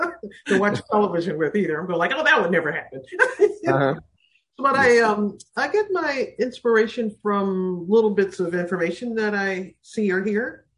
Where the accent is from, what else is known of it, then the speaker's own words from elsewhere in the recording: Detroit, Michigan, United States; held every year through my growing up in Detroit.